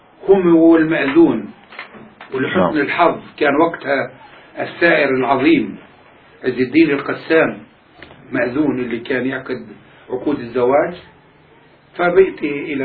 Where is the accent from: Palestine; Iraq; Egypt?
Palestine; Haifa District; moved away; بما فيهم قريتنا. يعني بدل البقرة أعطى منوحة 10 قرى بما فيها سكانها، سوانة ورجالة وبساتينها ودواب إلى آخره، لكن إحنا لم نكن نخضع لا لسرسك ولا لسليم الخوري، كنا يعني شيوخ بلدنا